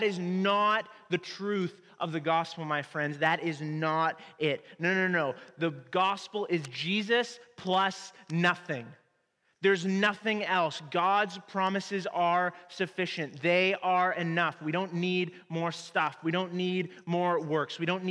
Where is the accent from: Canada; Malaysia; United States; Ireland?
Canada; Like, we're from Canada, so we read